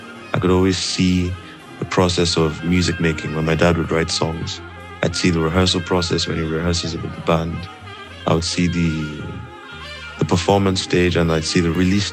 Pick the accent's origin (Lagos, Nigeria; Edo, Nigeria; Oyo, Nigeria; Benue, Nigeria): Lagos, Nigeria; born there; I was born in Lagos in the 26th of September, 1995.